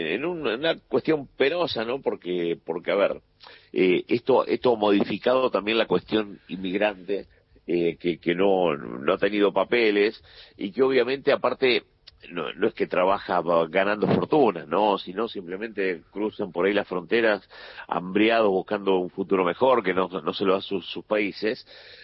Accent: General Belgrano, Buenos Aires Province, Argentina; General Belgrano, provincia de Buenos Aires, ¿eh?

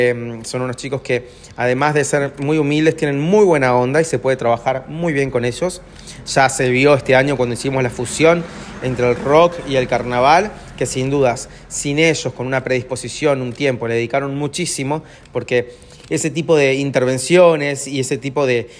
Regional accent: Buenos Aires Province, Argentina; Yo soy de provincia de Buenos Aires.

